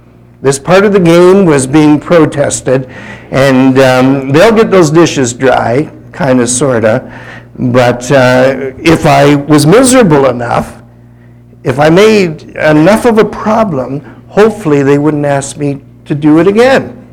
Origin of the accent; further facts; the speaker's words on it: Canada; Now this might be hard for me as a Canadian to say to you in America today